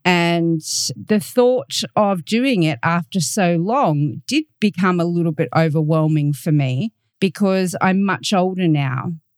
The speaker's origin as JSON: {"language": "English", "country": "Australia", "said": "I'm your host from Australia"}